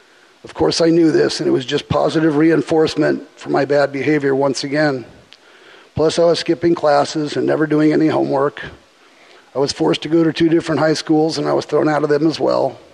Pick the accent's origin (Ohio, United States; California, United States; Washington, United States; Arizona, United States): California, United States; born there